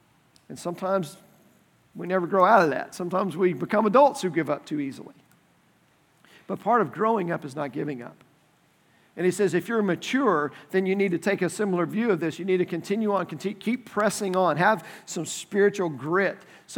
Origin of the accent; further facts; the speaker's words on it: Dallas, Texas, United States; So growing up in Dallas, I was a Dallas Mavericks fan.